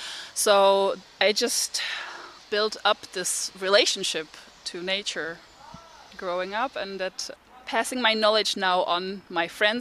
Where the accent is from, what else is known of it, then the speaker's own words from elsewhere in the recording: Prague, Czechia; I grew up in Prague, in the capital of Czech Republic, but every weekend we would go to our country house.